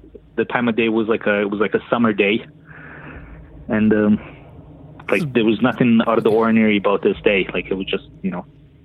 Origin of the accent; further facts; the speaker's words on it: London, Ontario, Canada; I'm from London, Ontario.